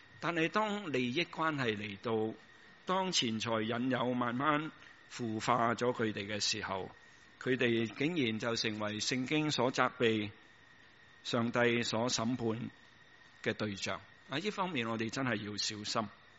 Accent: Guangdong, China; 鞋我們廣東人就是這樣鞋這樣。

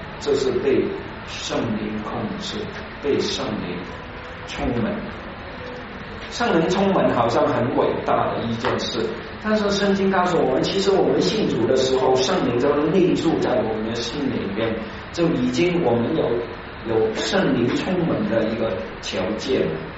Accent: Hong Kong; 我常常从中文网站看看香港的新闻，因为我是我的老家，所以很关心那里发生的一些事。

